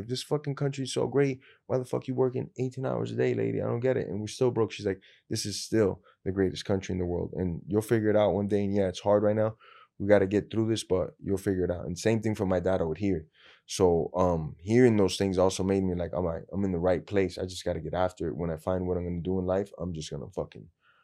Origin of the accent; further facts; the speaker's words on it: Miami, Florida, United States; first language Spanish; English is a second language; also born or lived in Peru; I barely spoke English because I grew up in the Latin community here in Miami until I was like four. So like my English was very limited. So now I go to Peru, no English whatsoever.